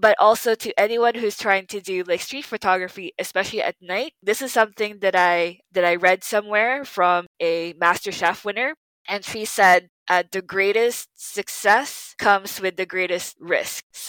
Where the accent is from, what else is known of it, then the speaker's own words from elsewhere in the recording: Philippines; I do want to showcase my home country, the Philippines